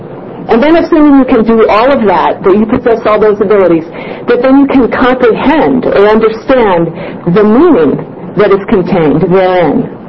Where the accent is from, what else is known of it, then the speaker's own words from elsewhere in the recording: Springfield, Oregon, United States; I am I'm from Springfield, Oregon.